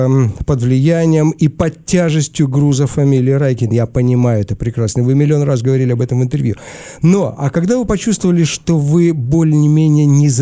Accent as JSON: {"language": "Russian", "region": "Almaty", "country": "Kazakhstan", "said": "я из Алматы сам"}